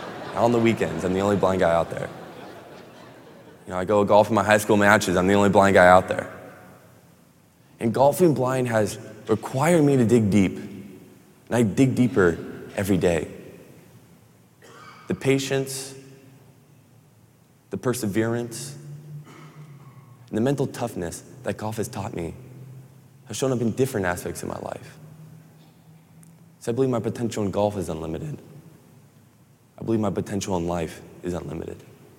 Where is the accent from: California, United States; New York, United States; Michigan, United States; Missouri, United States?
California, United States; Huntington Beach; And I grew up in Huntington Beach, so I love to surf, Surf City.